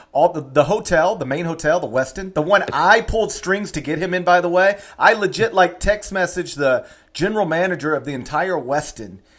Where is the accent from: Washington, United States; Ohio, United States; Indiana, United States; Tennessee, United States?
Tennessee, United States; Memphis; Like I'm from Memphis. I'm not the type that, you know, turns my nose up at certain cities. Like I hate it when I hear folks from my hometown